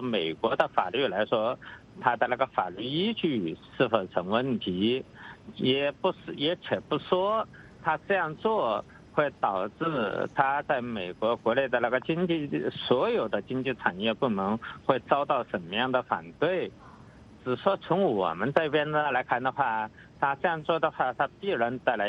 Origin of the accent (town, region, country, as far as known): China